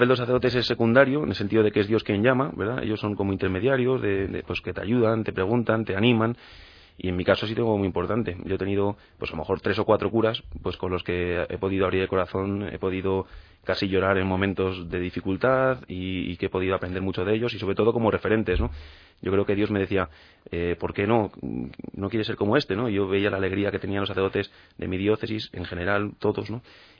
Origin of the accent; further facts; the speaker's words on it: Boadilla del Monte, Community of Madrid, Spain; Yo tengo 24 años, soy natural de Boadilla del Monte